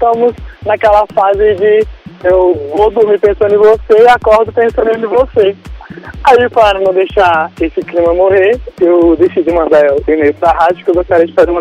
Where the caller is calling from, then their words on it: Belo Horizonte, Minas Gerais, Brazil; Eu falo de BH.